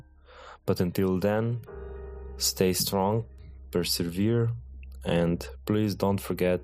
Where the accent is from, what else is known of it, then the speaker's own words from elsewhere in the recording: Slovenia; from Slovenia.